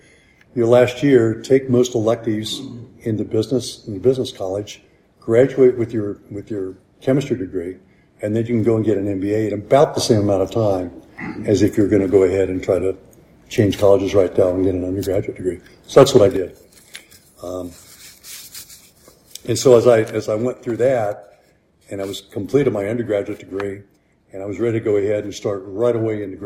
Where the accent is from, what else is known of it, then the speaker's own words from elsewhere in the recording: Dayton, Ohio, United States; also born or lived in Cincinnati, United States; So after growing up in Dayton, I wound up going to school in Cincinnati and then spent probably the next 20 years there